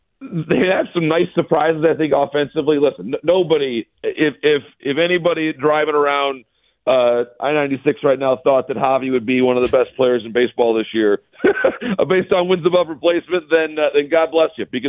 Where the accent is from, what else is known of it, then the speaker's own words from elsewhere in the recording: Michigan, United States; everybody and most people that I know in the game know that I'm from Michigan and live in Michigan.